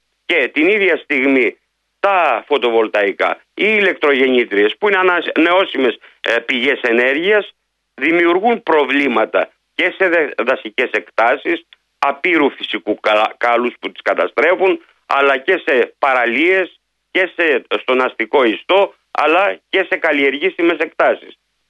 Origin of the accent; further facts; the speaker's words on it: Central Greece, Greece; Εδώ έχουμε γεωθερμία στην Ελλάδα, που υπάρχει στην πατρίδα μου, για παράδειγμα, στη Φθιώτιδα